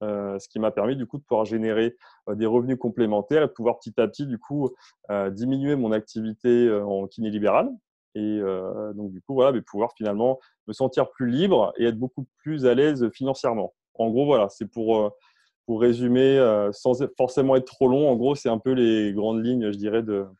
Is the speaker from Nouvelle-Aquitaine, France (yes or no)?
yes; Nouvelle-Aquitaine, France; now in Bordeaux, France; À la base, je suis de Charente-Maritime à côté de Royan. Et là, donc actuellement, je vis sur Bordeaux.